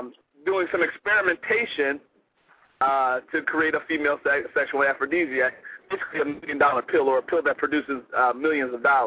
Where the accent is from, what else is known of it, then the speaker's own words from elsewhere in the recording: Chicago, Illinois, United States; I am from Chicago, Illinois.